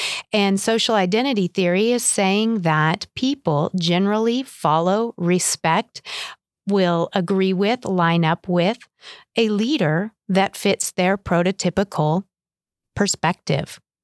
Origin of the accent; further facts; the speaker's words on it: Albuquerque, New Mexico, United States; My childhood growing up in Albuquerque and my academic background and my career and my position